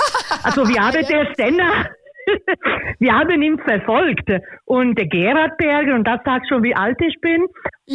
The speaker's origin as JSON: {"language": "German", "town": "Imola", "region": "Emilia-Romagna", "country": "Italy", "second_language": "German", "moved": "yes", "lives_now": "Göppingen, Germany", "said": "Also ich komme aus Imola und Imola ist bekannt für Formel 1"}